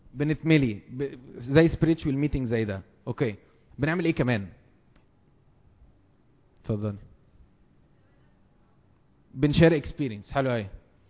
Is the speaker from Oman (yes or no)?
no; Egypt